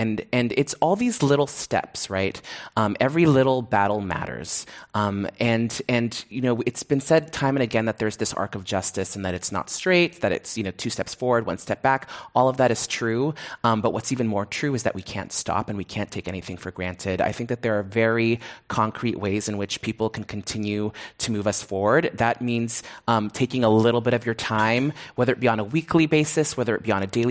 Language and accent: English; San Francisco, California, United States; Because I grew up in a city where diversity was valued, and at a time, I think, also where diversity was really valued